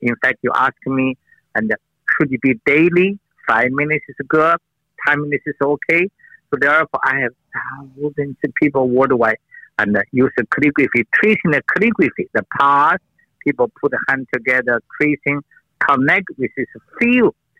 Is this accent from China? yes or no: yes; China; English is a second language; I came from China. I study modern medicine as MD and a traditional Chinese medicine as a doctor of acupuncturist.